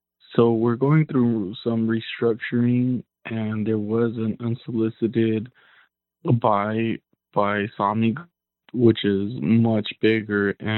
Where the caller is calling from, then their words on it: San Bernardino, California, United States; Hi, I'm calling from San Bernardino, California.